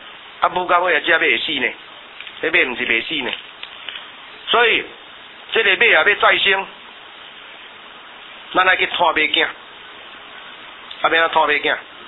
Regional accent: Taiwan; 因为我们台湾人有一部分，不但没有拥护到我们台湾人的生存权

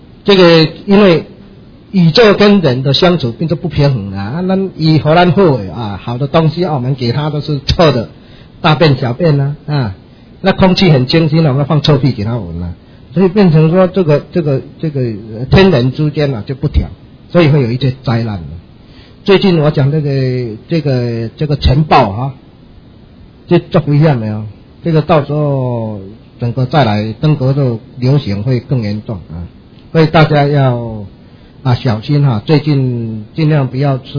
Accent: Changhua County, Taiwan; 所以彰化的，我彰化人哦，所以我咧没话讲。

